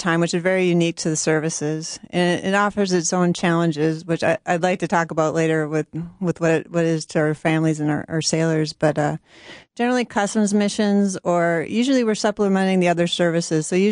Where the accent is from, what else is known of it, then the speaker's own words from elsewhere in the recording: Kimball, Minnesota, United States; Yes, I'm from Kimball, Minnesota.